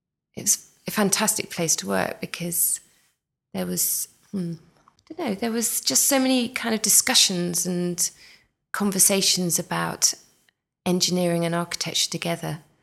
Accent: Orpington, London, United Kingdom; I'm from Orpington, and I said the Walnut Sports Centre in Orpington.

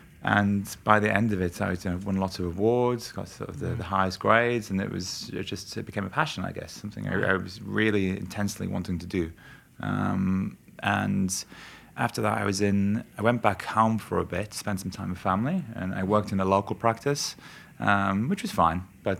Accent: Morpeth, North East England, United Kingdom; It's Northumberland. So it's a place called Morpeth.

